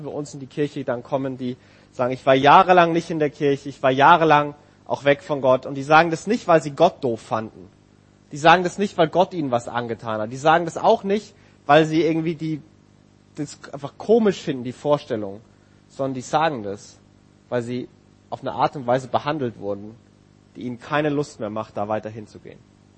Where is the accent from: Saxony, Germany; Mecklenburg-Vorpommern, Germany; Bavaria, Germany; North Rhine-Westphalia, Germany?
Bavaria, Germany; Bayreuth; ich bin hier in Bayreuth geboren und aufgewachsen